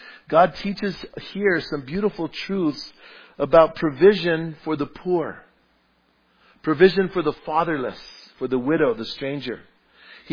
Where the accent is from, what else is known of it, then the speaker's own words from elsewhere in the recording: Bernalillo, New Mexico, United States; I was on my way to my hometown. I was driving my old 55 Chevy pickup, and it was nighttime. And I was on my way from Albuquerque to Bernalillo on this old kind of two-lane highway, old Highway 85.